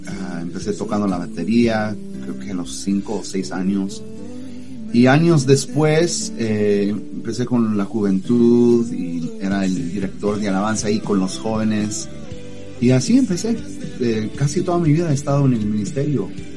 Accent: Dallas, Texas, United States; now in Washington, United States; aunque soy de Dallas, actualmente estoy viviendo al norte del país de los Estados Unidos, en el estado de Washington.

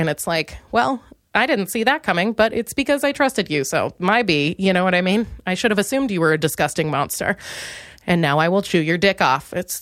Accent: Minnesota, United States; and I'm from Minnesota, and I am starting to realize how intense that is because, oh boy, it is oofta, you know, it is subtle, but, and I'm pretty loud for Minnesota

